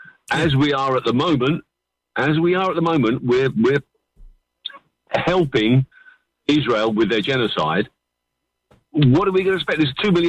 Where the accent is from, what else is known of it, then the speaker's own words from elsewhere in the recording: London, United Kingdom; now in Mallorca, Spain; Okay, loads and loads of immigrants in the school I went to in near New Cross.